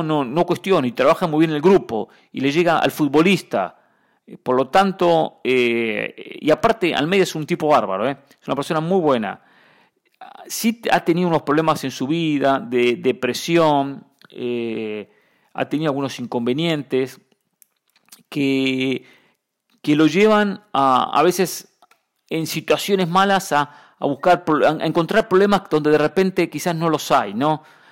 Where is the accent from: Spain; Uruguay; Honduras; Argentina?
Honduras; Soy hondureño, hincha del Platense de Puerto Cortés